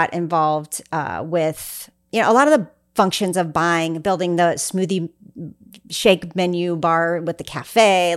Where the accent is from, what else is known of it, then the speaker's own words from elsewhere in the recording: Missouri, United States; Oh, yeah. I'm from Missouri.